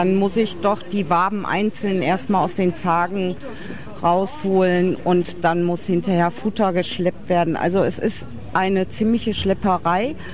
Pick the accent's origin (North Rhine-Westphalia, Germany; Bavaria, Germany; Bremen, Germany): North Rhine-Westphalia, Germany; Sortenhonig kann ich da, wo ich herkomme, nicht herstellen. Ich imker in der Egge, das so zwischen Detmold und Bad Driburg